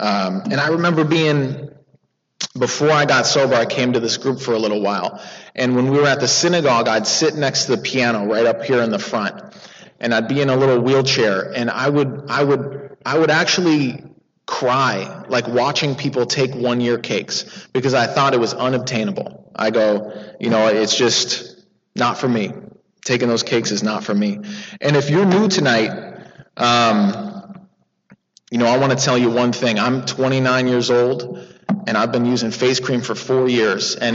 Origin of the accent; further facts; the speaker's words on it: Seattle, Washington, United States; So the important part, me, I grew up in Seattle, and I love drinking.